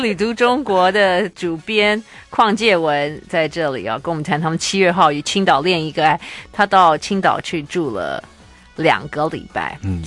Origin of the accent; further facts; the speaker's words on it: Taiwan; 他发现我们是台湾来的